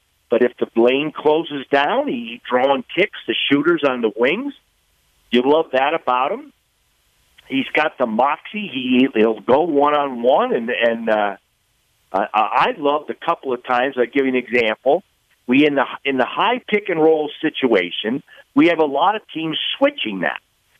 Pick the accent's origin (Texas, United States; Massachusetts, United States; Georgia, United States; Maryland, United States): Massachusetts, United States; Of course, I'm from Massachusetts